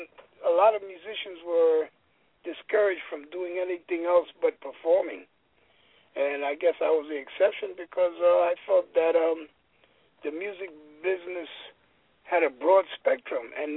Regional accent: East Harlem, New York, United States; it's a combination of all those 40 years growing up in East Harlem and my influences

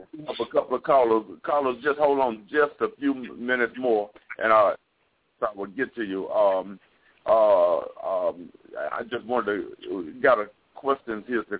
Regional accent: Mississippi, United States; I'm from Mississippi, and I usually get a chance to get home just for a family reunion

